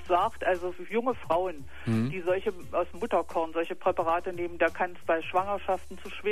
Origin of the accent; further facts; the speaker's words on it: East Germany, Germany; Ich komme aus den Neubundesländern.